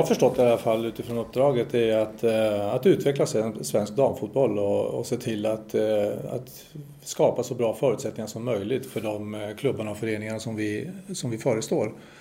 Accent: Spain; now in Sweden; Jag är ju uppvuxen i Spanien

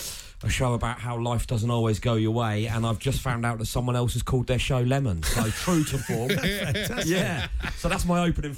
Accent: Southampton, South East England, United Kingdom; I was born in Southampton General Hospital.

